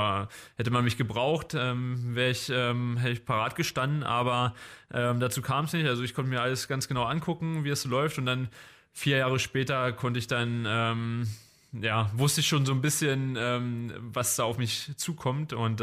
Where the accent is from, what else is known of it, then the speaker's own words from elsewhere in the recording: Schwedt, Brandenburg, Germany; now in Potsdam, Germany; ich bin aus Schwedt, gebürtig aus Schwedt, bin dann zur 7. Klasse damals auf die Sportschule gekommen.